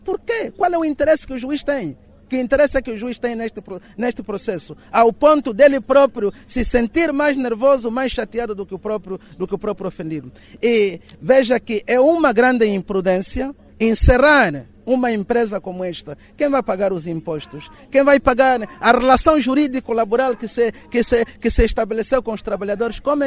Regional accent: Angola; envergonha a todos nós, enquanto angolanos

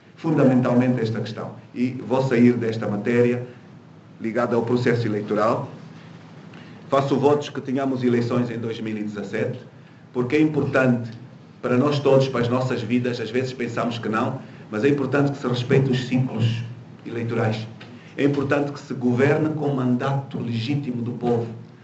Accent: Quingenge, Angola; born there; Eu nasci numa terra chamada Quingenge.

